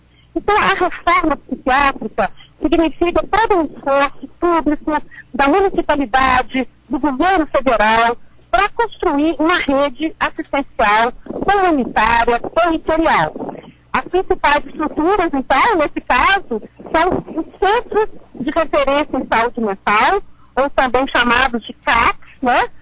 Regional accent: Brazil; E nessa vida, sendo brasileira, a gente acaba tendo que aprender a sobrevivência.

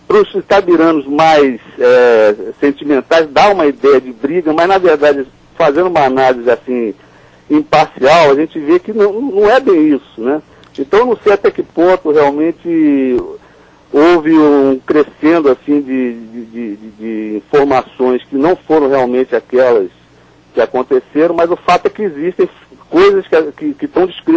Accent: Rio de Janeiro, Brazil; Sou carioca. Uhum. Sou carioca, moro na zona oeste do Rio de Janeiro, né? E na época, né, que meus avós vieram para o Rio de Janeiro, era então zona rural do Rio, onde Sim. eu vivo até hoje.

